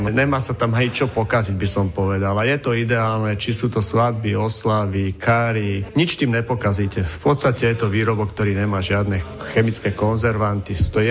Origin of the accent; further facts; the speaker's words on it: Čataj, Bratislava Region, Slovakia; mám tu postavený rodinný dom, ktorý mám porodičov, no a chcem sa vrátiť tam, odkiaľ pochádzam. Prevádzku momentálne mám v Senci, ale ťahá ma to predsa domov do Čatajana.